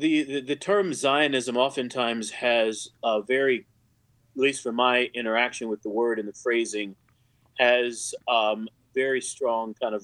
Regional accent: St. Louis, Missouri, United States; I am from St. Louis. I am a native. Yes, I wasn't born here, but I am from. I grew up here.

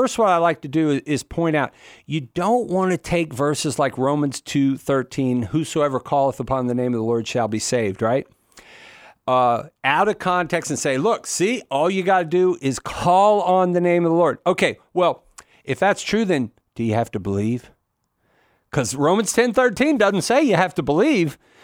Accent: Virginia, United States; I knew that didn't sound Virginia to me because I'm from Virginia.

